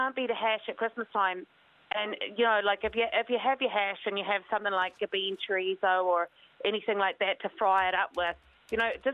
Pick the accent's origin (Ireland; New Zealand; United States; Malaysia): New Zealand; I'm clearly from New Zealand.